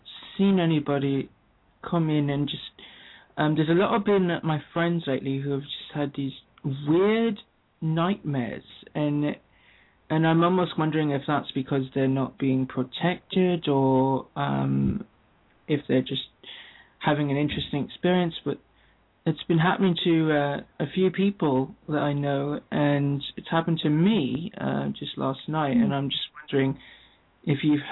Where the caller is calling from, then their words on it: British Columbia, Canada; I'm calling from Southwest BC, Canada.